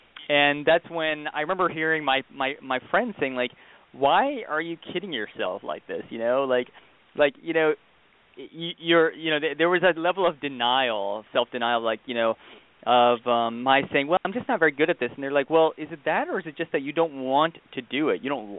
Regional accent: Texas, United States; also born or lived in India; I grew up mostly in Texas, but with a couple stints back and forth to India as well.

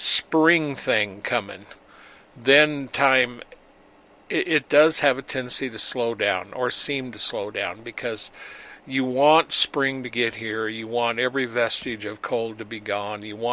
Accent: Wyoming, United States; When I was raised in Wyoming, it was 40 below for weeks on end.

